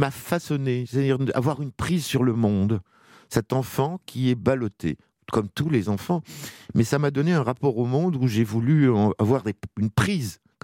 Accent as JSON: {"language": "French", "country": "Algeria", "tie": "born there", "said": "je suis né dans l'Algérie en guerre."}